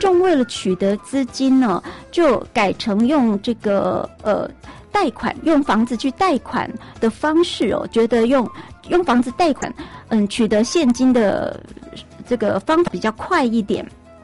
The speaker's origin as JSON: {"language": "Chinese", "country": "Taiwan", "said": "2023年我们台湾人出口有出国有1179万人次"}